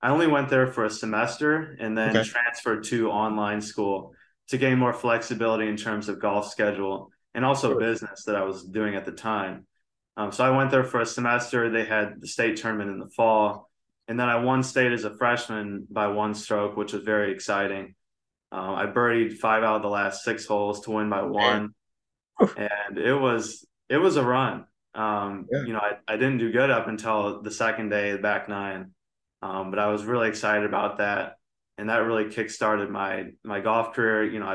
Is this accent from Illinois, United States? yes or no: yes; Peoria, Illinois, United States; And then I also helped my dad buy a fourplex in my hometown of Peoria, Illinois.